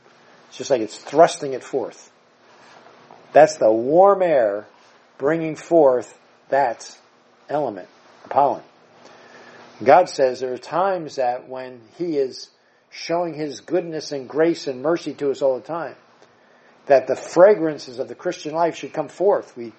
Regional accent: New Jersey, United States; You know, I'm from the Jersey Shore, but I'm also from the Pine Barrens area of Jersey.

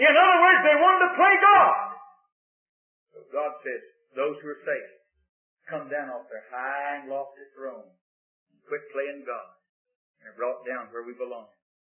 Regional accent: Texas, United States; But I was born down in Texas. Couldn't help it. I just born out there in the Red River Valley and didn't have any vote on that.

